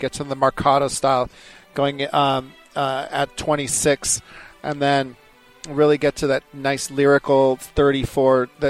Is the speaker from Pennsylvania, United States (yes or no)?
no; Pleasanton, California, United States; I'm from Pleasanton, California